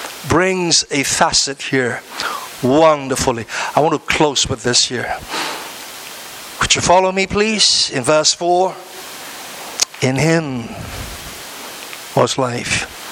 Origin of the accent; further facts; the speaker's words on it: Ipoh, Perak, Malaysia; where are you from … I say, from Ipoh. The moment they hear that I'm from Ipoh, are you from St. Michael? I said, no.